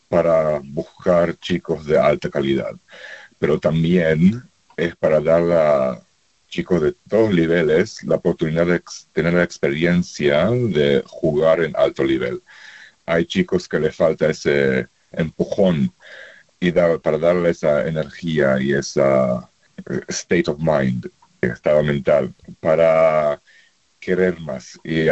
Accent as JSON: {"language": "Spanish", "country": "Israel", "tie": "born or raised there", "also_born_or_lived": "Paraguay", "moved": "as an adult", "lives_now": "Australia", "said": "Entonces, esa mezcla de paraguayo, argentino. Yo nací en Paraguay, crecí en Israel y como 20 años nos mudamos acá a Australia, 22 años, digamos. Entonces, la familia todavía está, tengo mitad de familia en Israel, mitad en Sudamérica"}